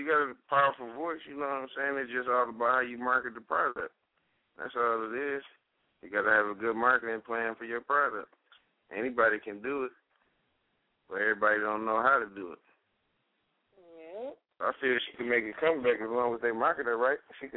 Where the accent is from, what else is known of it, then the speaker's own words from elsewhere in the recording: Detroit, Michigan, United States; I'm from Detroit, but you know I'm chilling out in sunny Florida right now.